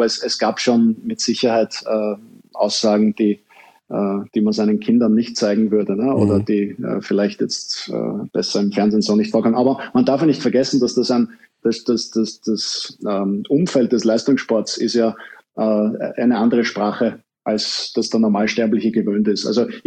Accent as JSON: {"language": "German", "region": "Vienna", "country": "Austria", "said": "ich als Wiener hatte aus dem ehemaligen Jugoslawien eine Menge Spieler in den ganzen Nachwuchsteams"}